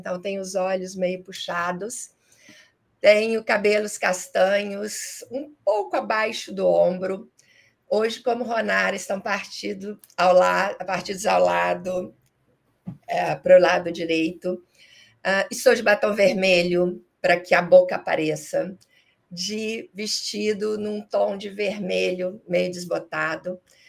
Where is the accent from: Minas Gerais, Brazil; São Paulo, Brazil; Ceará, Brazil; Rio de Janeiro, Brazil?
Minas Gerais, Brazil; Juiz de Fora; 55 anos, mas a minha voz ainda tem algum tom de 40. E sou de Juiz de Fora, esquina do Rio, como o pessoal gosta de brincar. Tenho um baita orgulho de ser mineira.